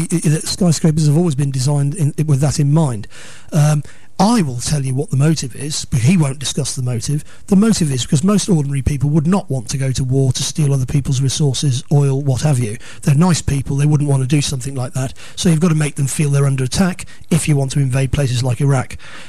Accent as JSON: {"language": "English", "country": "United Kingdom", "said": "What I would say as a British person is it's insults to our war dead in two world wars"}